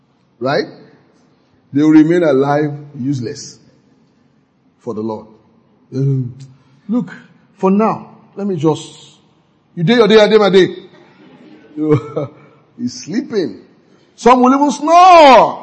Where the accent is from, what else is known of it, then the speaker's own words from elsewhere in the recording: Nigeria; And being a Nigerian, you know.